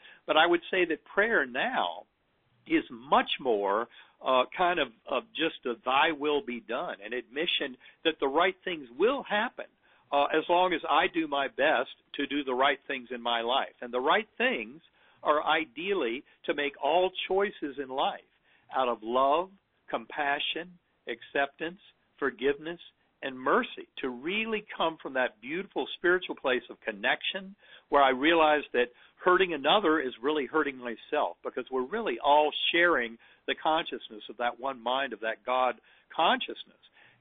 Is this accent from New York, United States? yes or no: no; North Carolina, United States; the religious orthodoxy I grew up with in North Carolina through a Methodist church, did not really allow for that oneness with the divine.